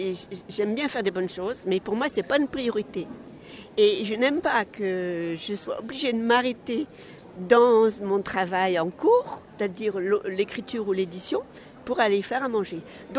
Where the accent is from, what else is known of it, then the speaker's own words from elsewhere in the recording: Algeria; J'ai le souvenir de mon enfance en Algérie